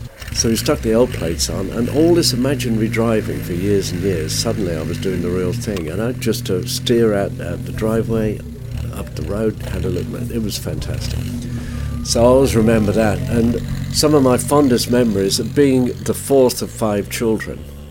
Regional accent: Solihull, West Midlands, United Kingdom; also born or lived in Birmingham; I grew up in Solihull in Warwickshire, but I was born in Birmingham, thank goodness, because that has slightly more credibility than Solihull.

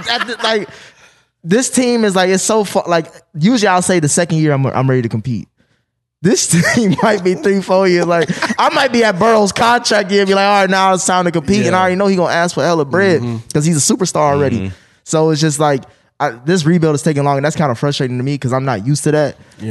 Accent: Cincinnati, Ohio, United States; if it wasn't for this hat that I'm wearing and the fact that I come from Cincinnati

